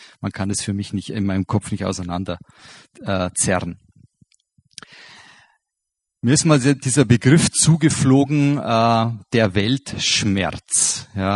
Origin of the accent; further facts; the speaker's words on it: Bavaria, Germany; Und ich finde gerade bei uns in Bayern ist es diese Wahrnehmung einer solchen Krise noch viel dramatischer